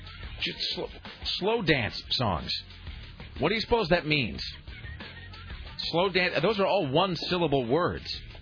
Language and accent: English; Kennewick, Washington, United States; By the way, for those of you who are heading to my hometown of Kennewick, yesterday we had an article about Hanford nuclear waste.